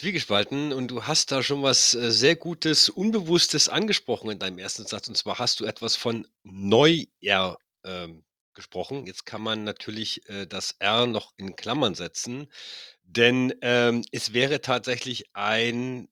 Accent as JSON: {"language": "German", "town": "Munich", "region": "Bavaria", "country": "Germany", "said": "Ich als Münchner impliziere natürlich, dass."}